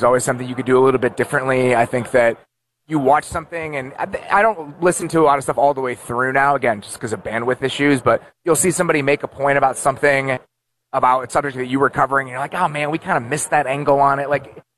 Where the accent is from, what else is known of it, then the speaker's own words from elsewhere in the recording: Chicago, Illinois, United States; You know, I grew up in Chicago, in the Chicagoland area. On Sundays at noon.